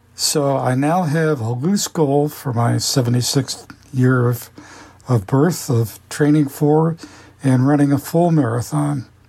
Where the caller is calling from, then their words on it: Maryland, United States; When I say just south of Annapolis, like, we're 3 miles from Annapolis by water and 15 miles by land.